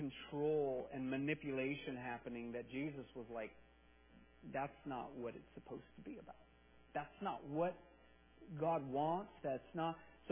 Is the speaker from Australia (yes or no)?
no; Texas, United States; born there; I can say that because I was born in Texas